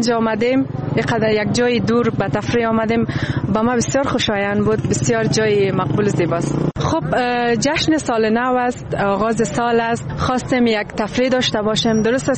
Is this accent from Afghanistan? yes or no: yes; Afghanistan; انشالله که ما مردم افغانستان هیچ چیزی نمیشه